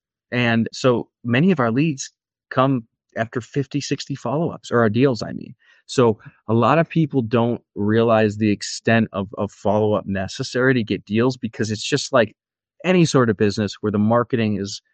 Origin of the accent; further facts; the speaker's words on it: Ohio, United States; now in Colorado, United States; You know, I live in Colorado, but I'm originally from Ohio.